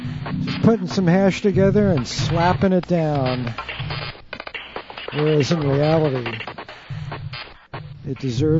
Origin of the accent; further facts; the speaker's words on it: United States; And I'm an American.